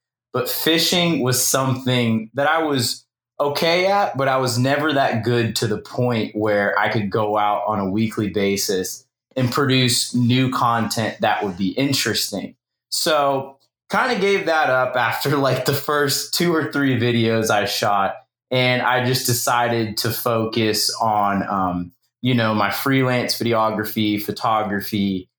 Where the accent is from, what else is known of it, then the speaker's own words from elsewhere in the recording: Homestead, Florida, United States; So I grew up in Homestead, Florida, okay, which is probably about an hour north of the Keys.